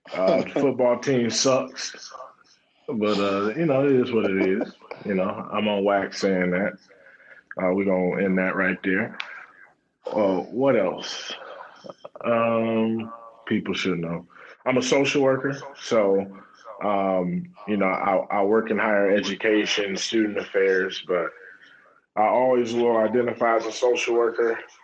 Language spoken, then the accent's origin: English; Detroit, Michigan, United States; Born and raised in Detroit, Michigan. Being a Detroiter is something that's really important to me.